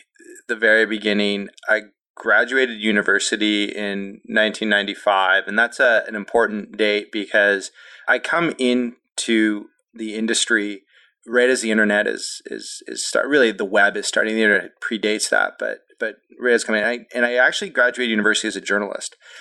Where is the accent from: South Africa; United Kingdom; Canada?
Canada; Toronto, Ontario; moved away as an adult; now in United States; since I moved to the Bay Area, let's see, it was a year ago, February. So February of 2015, and I come from Toronto, Canada originally.